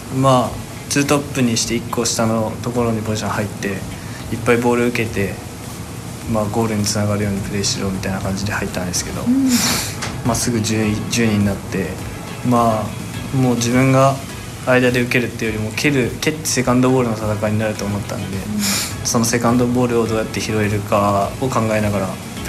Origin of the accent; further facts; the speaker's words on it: Fukuoka, Japan; 自分も福岡出身なので、まあちょっとアビスパのスクールにも入ってたことがあったんで